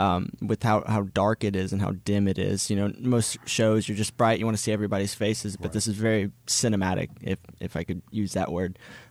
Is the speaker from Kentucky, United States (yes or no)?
no; Shreveport, Louisiana, United States; moved away as an adult; also born or lived in Texas; I grew up here in Shreveport-Bossier, and I did community theater when I was young and in high school.